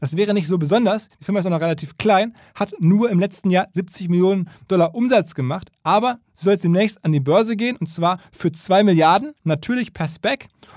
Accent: Essen, North Rhine-Westphalia, Germany; die Firma Evonik, ein Spezialchemiehersteller mittlerweile aus Essen, aus meiner Heimatstadt. Ich habe früher, als sie noch Ruhrkohle AG hießen, dort mal ein Praktikum gemacht.

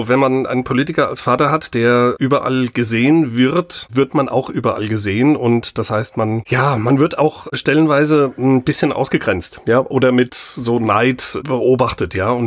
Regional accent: Mainz, Rhineland-Palatinate, Germany; born there; Ich bin an Eschte-Mainzer. Ich bin in Mainz geboren.

